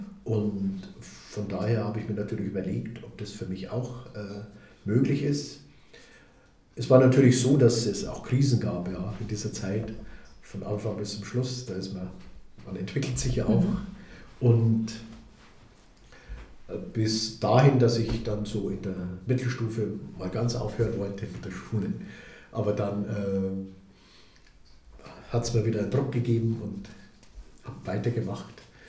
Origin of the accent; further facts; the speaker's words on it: Eschenbach, Bavaria, Germany; in meiner Heimat in Eschenbach war ein Kaplan